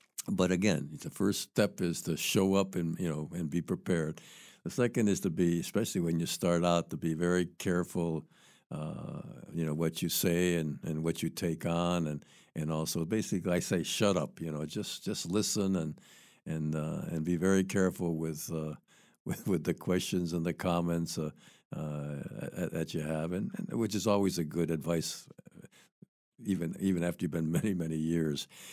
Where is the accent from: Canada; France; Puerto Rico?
Puerto Rico; Guaynabo; and I'm from Guaynabo